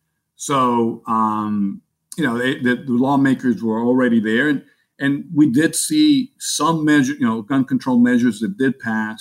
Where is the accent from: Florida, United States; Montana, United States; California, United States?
Florida, United States; Miami; I grew up in Miami, and I remember very much 40 years ago the Liberty City riots